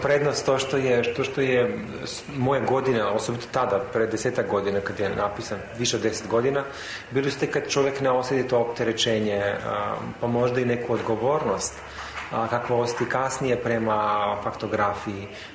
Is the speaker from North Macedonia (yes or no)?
yes; North Macedonia; Mislim da je kod nas u Makedoniji i dalje toga ima u srednjoj školi.